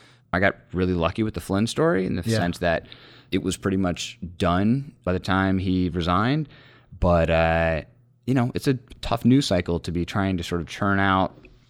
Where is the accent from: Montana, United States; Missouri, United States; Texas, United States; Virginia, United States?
Virginia, United States; now in Washington, United States; I grew up in Northern Virginia, and I went to grad school in Washington, and my wife and I have lived in Washington since 2002